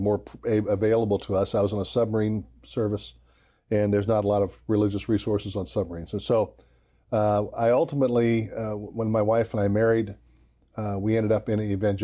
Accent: Port-au-Prince, Ouest, Haiti; lot of time in Port-au-Prince, Haiti as a child and growing up all the way through high school. And I was raised in the Episcopal Church in the 70s, and in Haiti, our family were Episcopalians

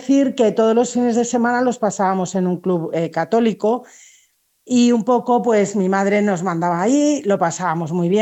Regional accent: Spain; born there

